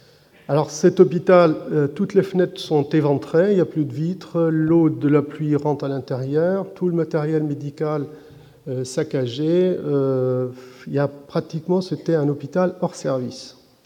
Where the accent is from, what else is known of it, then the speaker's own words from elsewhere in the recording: Damascus, Damascus Governorate, Syria; now in France; Je suis syrien, originaire de Damas. J'ai quitté la Syrie au début des années 84